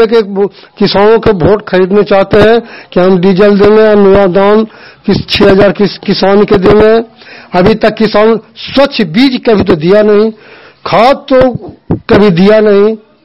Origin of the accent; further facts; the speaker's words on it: Nagarnausa, Bihar, India; ग्राम post थाना नगरनौसा जिला नालंदा का निवासी हूँ।